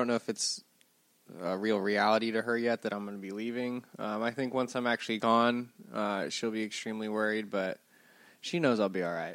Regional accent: St. Petersburg, Florida, United States; I'm not used to that. I was born and raised here in St. Pete, so it's gonna be kind of a shock for me.

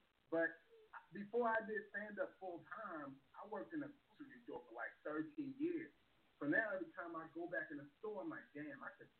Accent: Baltimore, Maryland, United States; now in West Coast, United States; Yeah, yeah. I'm from Baltimore, Maryland. Maryland. Where we say, you know, and man, yeah, that's the hometown, man. I'm in, I'm West Coasting it now.

